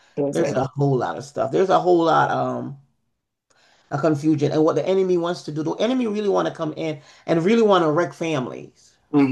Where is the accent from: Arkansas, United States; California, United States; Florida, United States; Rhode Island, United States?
Florida, United States; Palm Coast; I am from Palm Coast.